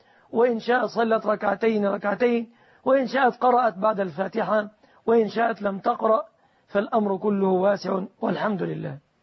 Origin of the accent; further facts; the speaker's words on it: Egypt; في بلادنا مصر